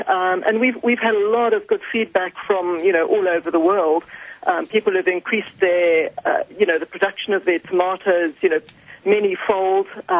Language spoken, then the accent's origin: English; Zimbabwe; I'm from Zimbabwe, but, I do a lot of extension and I've done a lot of study overseas.